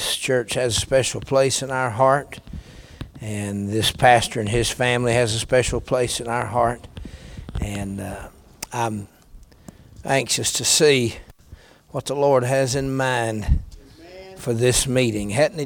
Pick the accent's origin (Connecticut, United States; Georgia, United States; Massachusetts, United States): Georgia, United States; And I'm from Georgia, but this is for y'all.